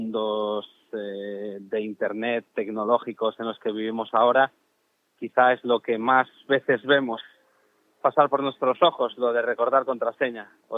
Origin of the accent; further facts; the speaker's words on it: Vigo, Galicia, Spain; yo soy vigués orgulloso, vivo en Vigo, cuando podría haberme ido a cualquier otro sitio.